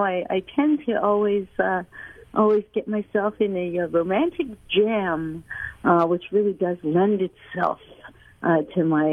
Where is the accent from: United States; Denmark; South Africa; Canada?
Canada; also born or lived in India; they picked up my sister and myself in India and moved us back to the States, and then we grew up in Canada.